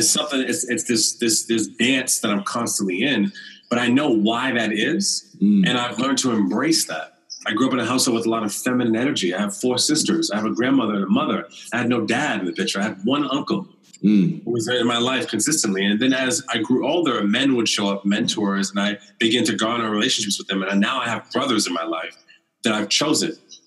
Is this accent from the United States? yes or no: yes; United States; You grew up in Australia. I grew up in America.